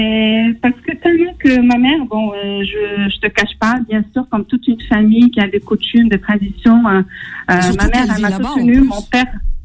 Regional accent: Algiers, Algiers Province, Algeria; Je suis une Algéroise.

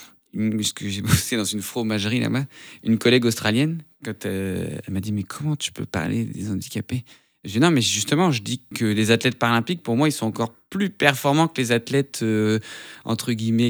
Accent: Hauts-de-France, France; Moi, je viens du Nord, on a une réputation d'avoir un sens de la famille vraiment très bien développé, parfois un peu trop.

